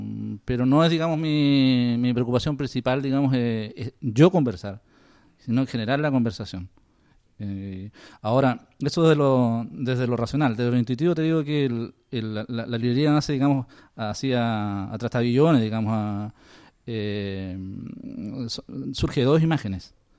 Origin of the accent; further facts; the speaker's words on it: La Serena, Coquimbo, Chile; yo nací en Serena, en La Serena. Y vivía en el borde de la ciudad.